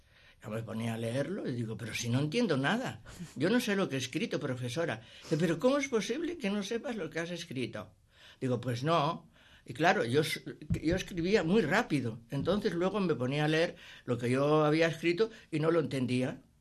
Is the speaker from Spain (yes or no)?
yes; Potes, Cantabria, Spain; now in Redondela, Spain; Pues está cerca los picos de Europa, sí. Ya empiezan allí mi pueblo. Pero bueno, hai outros moitos pueblos, pero a mí me gusta el mío, hija.